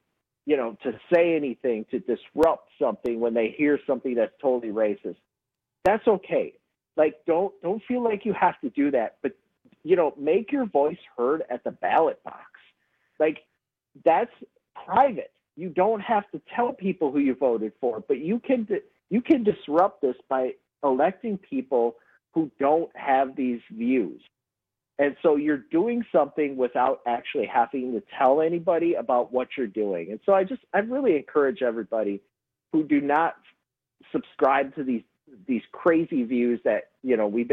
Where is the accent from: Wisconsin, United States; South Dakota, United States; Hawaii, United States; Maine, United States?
Wisconsin, United States; West Bend; When I was growing up in West Bend, I was on the wrestling team in middle school